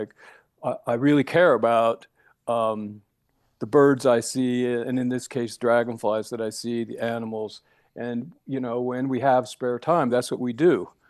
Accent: Salt Lake City, Utah, United States; I was no longer surrounded by the mountains that I grew up with in Salt Lake City.

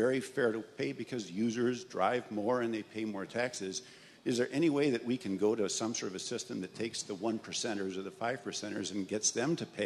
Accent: Frankfort, Kentucky, United States; from Frankfurt

